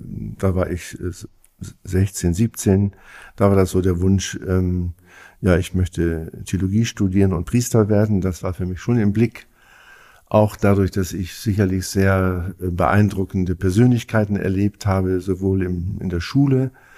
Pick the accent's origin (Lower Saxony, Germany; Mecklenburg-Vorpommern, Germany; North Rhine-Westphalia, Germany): Lower Saxony, Germany; Nikolausdorf; Naja, also Nikolausdorf ist mein Heimatort.